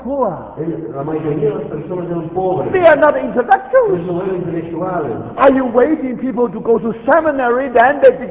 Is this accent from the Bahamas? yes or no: no; China; English is a second language; I came from China.